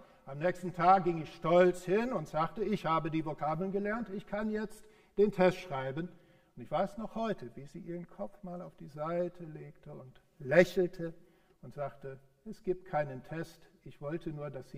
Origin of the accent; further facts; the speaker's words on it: United States; German is a second language; Und Deutsch ist in den USA, wo ich herkomme, eine Fremdsprache